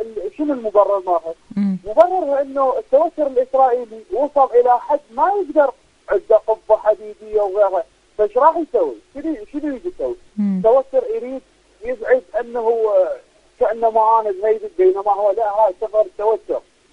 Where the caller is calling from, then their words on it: Iraq; هذا الوقت اللي إحنا عندنا بالعراق الساعة 10